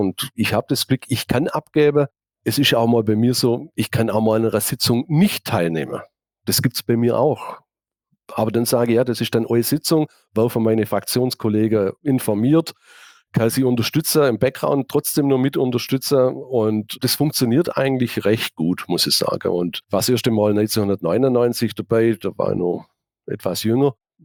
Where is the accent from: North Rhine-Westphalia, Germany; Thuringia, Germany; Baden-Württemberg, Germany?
Baden-Württemberg, Germany; Laupheim; born there; ich bin gebürtiger Laupheimer, habe mich schon immer mit der Stadt identifiziert.